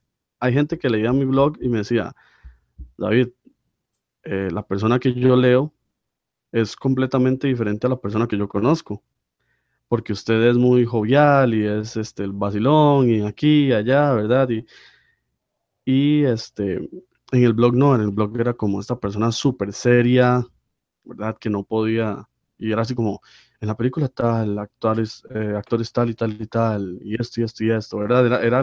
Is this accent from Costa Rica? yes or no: yes; Costa Rica; los dos somos ticos, bueno, los tres somos ticos